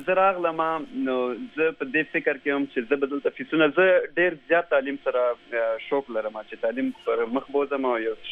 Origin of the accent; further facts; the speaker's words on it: Peshawar, Khyber Pakhtunkhwa, Pakistan; now in United States; زه تقریبا پېښور کې شوی م یم غټ شوی م یم